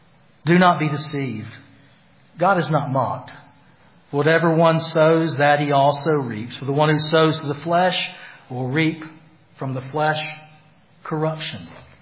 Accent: Greenville, United States; born or raised there

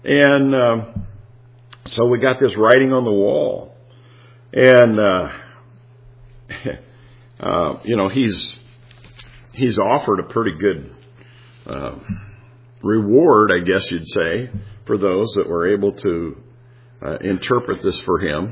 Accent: Iowa, United States; now in Wisconsin, United States; Well, I'm from Iowa. Well, yeah, but I've lived in Wisconsin longer than I ever lived in Iowa, you know.

